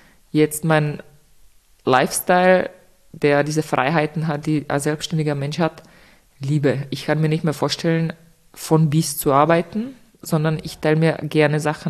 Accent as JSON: {"language": "German", "country": "Czechia", "lives_now": "Austria", "said": "ich komme aus Tschechien, das heißt, Österreich ist meine zweite Heimat und ich liebe Österreich"}